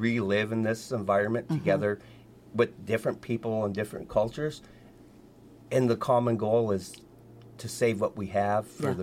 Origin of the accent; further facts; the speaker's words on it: Barrow, Alaska, United States; also born or lived in Oregon / Washington; I'm originally from Upiviac, which is better known as Barrow, Alaska, which is about 362 miles in the Arctic Circle. I grew up in Alaska in the interior, outside North Pole, Anchorage.